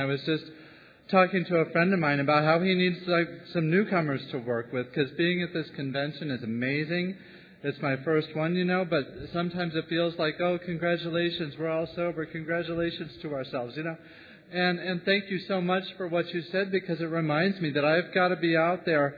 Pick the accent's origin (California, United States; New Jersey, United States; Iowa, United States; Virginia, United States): California, United States; San Francisco; I'm an alcoholic from San Francisco, California.